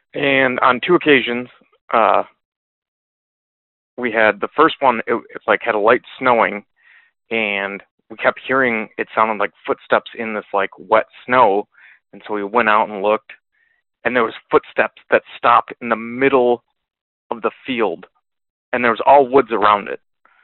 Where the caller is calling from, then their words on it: Michigan, United States; I am calling from Michigan.